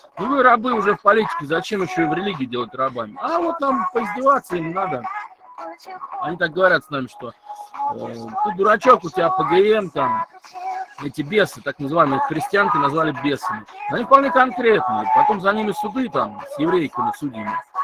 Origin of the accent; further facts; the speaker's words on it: Moscow, Russia; тем более вот такие, как я, люди москвичи, да, которые на самое дно еще в СССР опускались своими